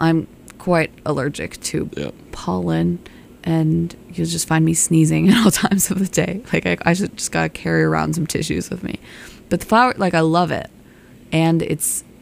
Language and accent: English; California, United States; now in Massachusetts, United States; because I'm from California and a part of California where the weather is very temperate.